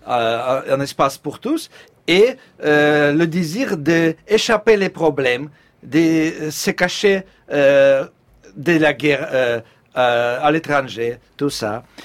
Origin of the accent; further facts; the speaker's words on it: Ukraine; French is a second language; je suis un Arménien, je suis citoyen d'Ukraine, mais je ne suis pas un Ukrainien. Moi, je dis que je suis un Ukrainien politique. Je parle ukrainien